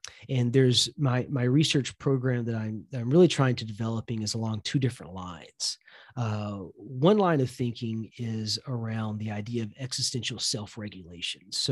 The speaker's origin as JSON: {"language": "English", "region": "the South", "country": "United States", "tie": "born or raised there", "said": "I grew up religious. And so I grew up religious in the South."}